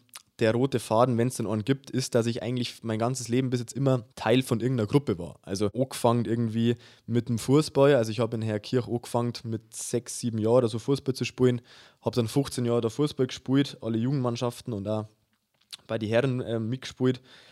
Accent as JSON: {"language": "German", "country": "Germany", "lives_now": "Hannover, Germany", "said": "grüß euch. Ich bin 23, ich komme ursprünglich aus Hörnkirchen Zegersbrunn, lebe aktuell in Hannover zum Studium."}